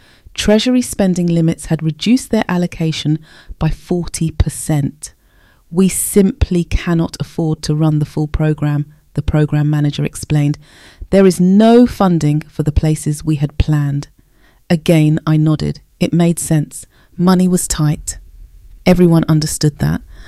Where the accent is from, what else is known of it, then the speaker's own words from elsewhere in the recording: King's Cross, London, United Kingdom; I grew up in King's Cross back when it was still rough around the edges, daughter of a Jamaican bus driver and an Irish teaching assistant.